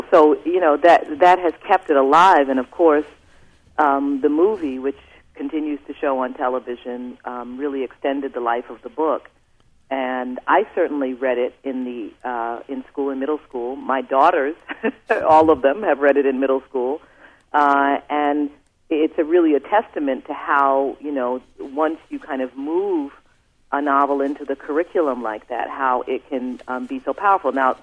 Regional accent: Maryland, United States; So I'm representing the North.

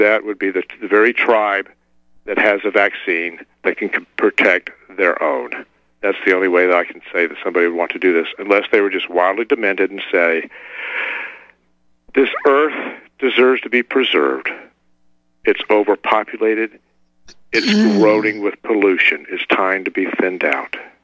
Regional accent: Atlanta, Georgia, United States; You know, when I was growing up in Atlanta, we called it the Communicable Disease Center.

